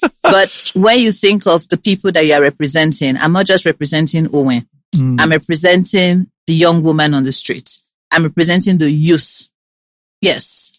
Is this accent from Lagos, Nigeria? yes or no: no; Benin City, Edo, Nigeria; Born and bred.